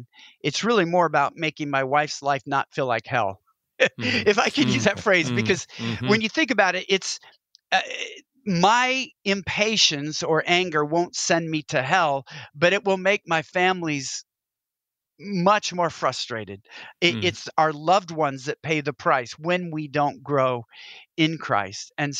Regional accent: Pacific Northwest, United States; I'm from the Pacific Northwest.

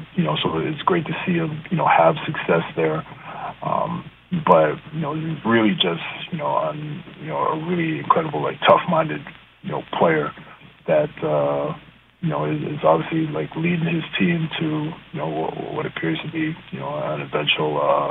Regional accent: Montreal, Quebec, Canada; help out my basketball community back home in Canada as a whole, but, more importantly for, the city I was born and raised in Montreal.

